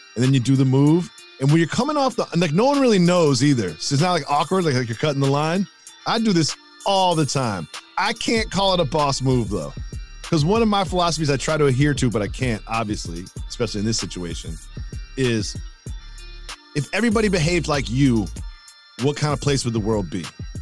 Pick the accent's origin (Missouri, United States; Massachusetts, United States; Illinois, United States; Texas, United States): Massachusetts, United States; Amherst; So this weekend, went back to my hometown of Amherst, Massachusetts. Shout out to the 413.